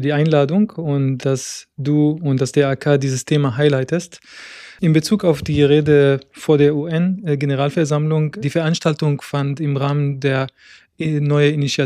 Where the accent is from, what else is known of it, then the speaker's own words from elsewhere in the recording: Aleppo, Aleppo Governorate, Syria; German is a second language; now in Germany; ich bin in Syrien, in Aleppo geboren und aufgewachsen.